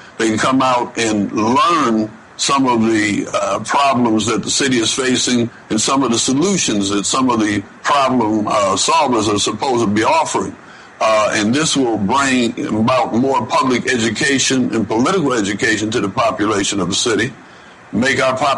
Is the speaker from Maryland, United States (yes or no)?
no; Detroit, Michigan, United States; I'm from Detroit initially, and we've seen a lot of oppression there historically as well as currently.